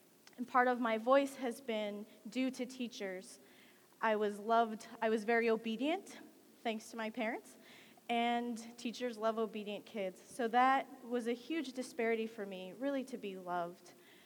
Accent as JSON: {"language": "English", "region": "California", "country": "United States", "tie": "born there", "said": "I was born in the Central Valley of California to refugee Vietnamese parents."}